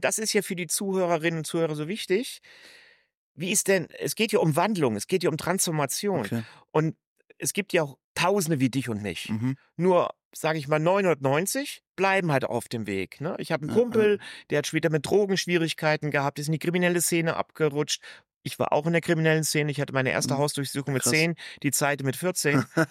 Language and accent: German; Cologne, North Rhine-Westphalia, Germany; Ich habe einen dunkelhäutigen Vater aus Afrika, bei mir Ägypten. Obwohl ich hier groß geworden bin, gebürtiger Kölner